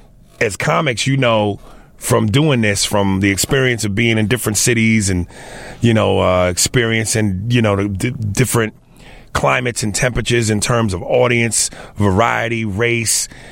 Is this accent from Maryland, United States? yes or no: no; New York, United States; also born or lived in Chicago; And I spent all my, you know, childhood and young adult, somewhat adult life in New York